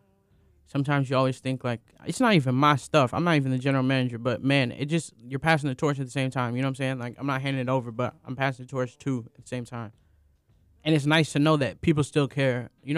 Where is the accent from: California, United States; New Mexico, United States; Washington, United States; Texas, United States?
California, United States; Alameda; I come from Alameda, California. There's a whole bunch of Asian people, but they're all from different places.